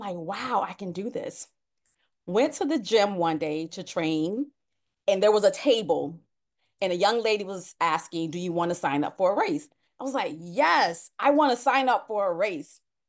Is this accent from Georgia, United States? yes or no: yes; Savannah, Georgia, United States; Obviously, I started here in my hometown, which I always jokingly say Savannah is a country city. It's very country, very small town mindset.